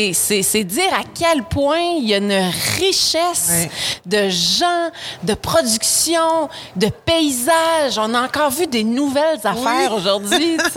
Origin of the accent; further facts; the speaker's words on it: Roxton Pond, Quebec, Canada; j'ai grandi à Raxton Pound, qui est un village tout près de Granby, puis j'étais dans le village, entourée de ferme, mais j'ai pas grandi sur une ferme. J'ai fait de la campagne